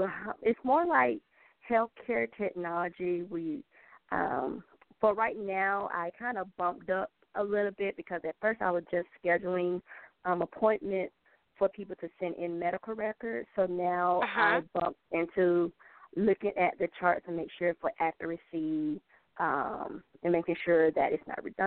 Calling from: Georgia, United States; I'm calling from Georgia.

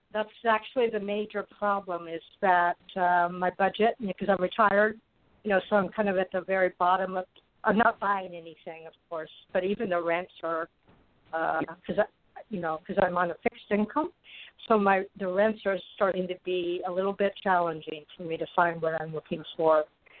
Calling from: Arizona, United States; I am in Arizona.

